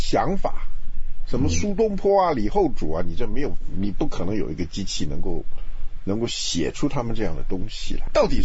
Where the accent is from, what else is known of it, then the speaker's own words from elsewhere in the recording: Taiwan; 我们从台湾来的人基本上认为人有灵魂。